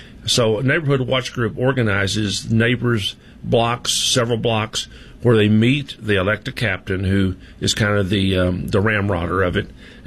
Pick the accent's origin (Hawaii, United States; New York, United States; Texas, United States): Texas, United States; Temple; I grew up here in Temple back in the 50s, 60s, 70s, on North 27th Street here in town, and everybody knew each other.